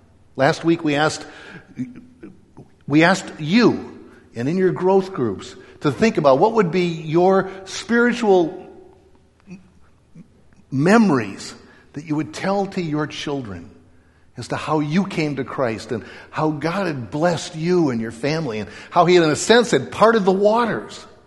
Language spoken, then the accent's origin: English; Midwest, United States; I grew up in the Midwest